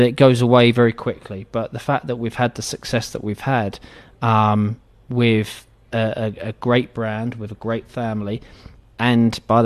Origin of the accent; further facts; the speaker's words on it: London, United Kingdom; You know, I'm from the part of London, I'm from East London.